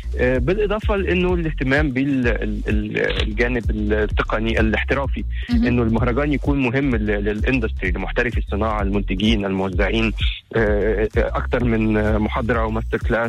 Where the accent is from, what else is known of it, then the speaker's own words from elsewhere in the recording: Egypt; حبيبتي انت تونسيه وانا مصري